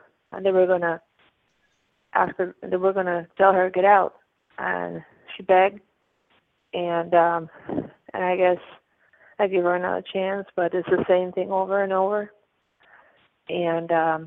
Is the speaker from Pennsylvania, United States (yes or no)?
yes; Pennsylvania, United States; in I'm in the US. I'm calling on the East Coast. I'm from Pennsylvania.